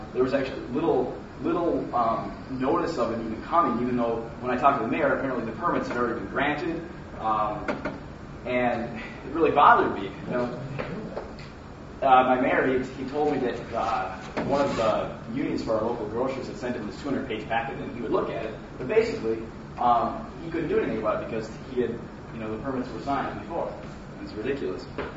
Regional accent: Superior, Wisconsin, United States; now in Madison, United States; from Madison, but actually my hometown is Superior, Wisconsin.

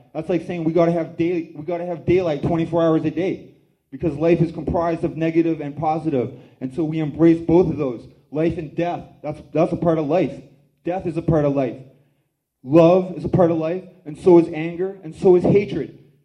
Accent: British Columbia, Canada; my people's territory is on the northwest coast of so-called British Columbia, which translates into a British colony.

